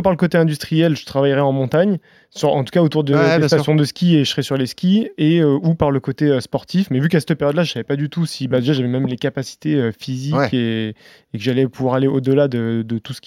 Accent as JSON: {"language": "French", "region": "Auvergne-Rhône-Alpes", "country": "France", "tie": "born or raised there", "said": "Bah, quand j'étais jeune, bah, en Ardèche, déjà, c'est une région qui est un petit peu particulière."}